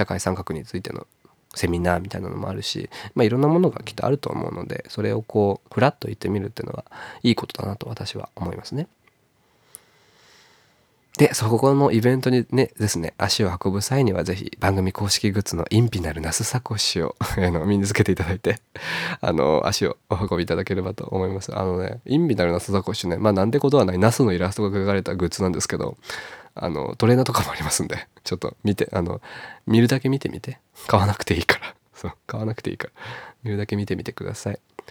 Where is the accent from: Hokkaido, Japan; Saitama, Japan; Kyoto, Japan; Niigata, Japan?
Saitama, Japan; まあ都会の人って言いつつ、私埼玉県人だったんですけど